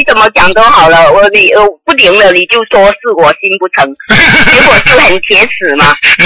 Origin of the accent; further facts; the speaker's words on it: Xiamen, Fujian, China; 所以小时候我厦门人嘛，小时候就跟我妈去南普陀。